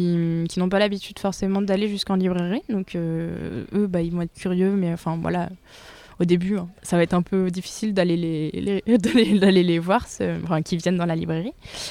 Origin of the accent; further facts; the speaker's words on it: Parné-sur-Roc, Pays de la Loire, France; Et le soir, je suis à Parnay-sur-Roc parce que du coup, c'est là d'où je viens.